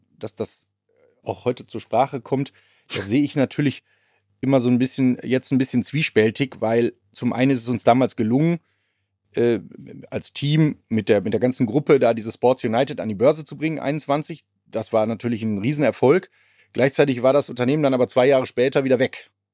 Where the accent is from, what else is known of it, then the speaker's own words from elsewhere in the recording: North Rhine-Westphalia, Germany; ich komme ja aus dem Ruhrpott